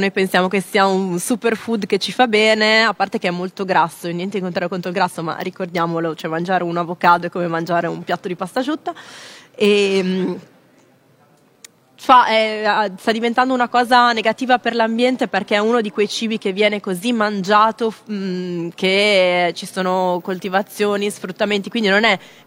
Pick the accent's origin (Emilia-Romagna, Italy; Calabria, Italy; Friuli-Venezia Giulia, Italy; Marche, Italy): Friuli-Venezia Giulia, Italy; io ci andavo con la zia a raccogliere le erbe, sono del Friuli